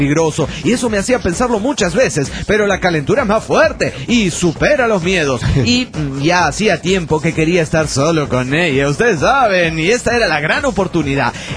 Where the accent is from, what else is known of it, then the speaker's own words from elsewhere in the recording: San Ignacio, Misiones, Paraguay; Hola amigos … de San Ignacio del Paraguay, en Paraguay otra vez.